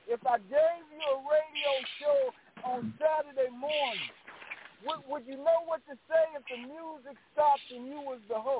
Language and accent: English; San Diego, California, United States; he set up a foundation called the Jacobs Center in San Diego, my hometown.